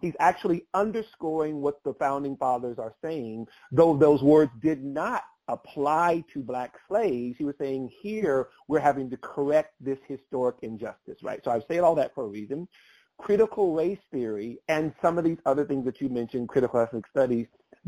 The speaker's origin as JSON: {"language": "English", "region": "California", "country": "United States", "tie": "born or raised there", "said": "I'm from California. We live in North Carolina now. I grew up, I was there from a little kid"}